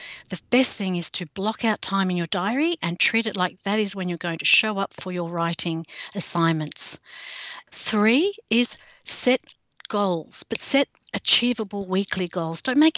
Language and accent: English; Australia; I'm an author from Australia.